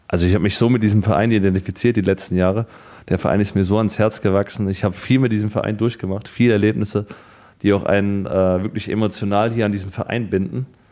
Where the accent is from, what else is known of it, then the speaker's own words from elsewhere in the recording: Frankfurt, Hesse, Germany; born there; Ich bin ja gebürtiger Frankfurter.